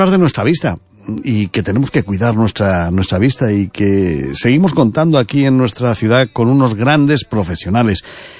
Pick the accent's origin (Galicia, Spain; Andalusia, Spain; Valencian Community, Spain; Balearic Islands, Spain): Galicia, Spain; Ourense; Pero no pasa nada, somos de Ourense y estamos acostumbrados.